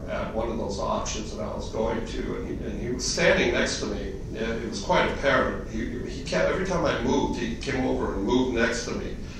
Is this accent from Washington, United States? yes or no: yes; Seattle, Washington, United States; And I says, well, I'm from Seattle. And he says, no, that's not what I mean. He says, where are your parents from? And I said, well, my father was born in Seattle and my mother was born in Idaho.